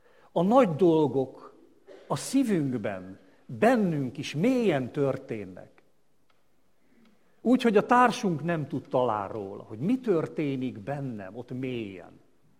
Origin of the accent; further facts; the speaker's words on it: Hungary; Az egy csoda, hogy mi vagyunk. Mi magyarok vagyunk.